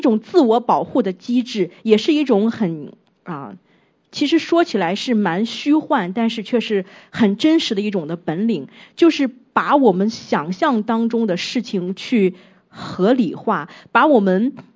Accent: Shandong, China; 就是冬天北方，我是山东人，就是北方的冬天那么冷

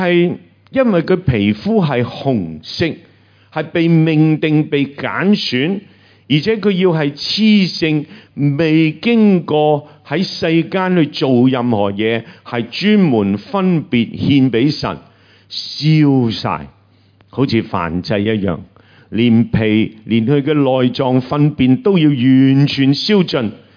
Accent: China; 如果我们中国人发明这些呢，就会说几多头牛力，

